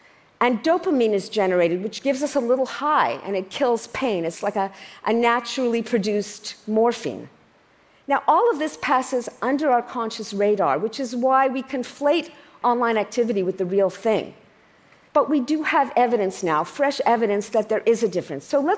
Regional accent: Canada; I'm Canadian after all

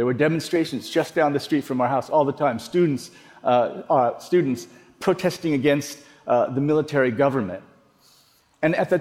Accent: Iowa, United States; And then we ended up moving to Iowa, of all places. We grew up in Iowa. And in Iowa, we went through the whole course. I went to high school. I went to college.

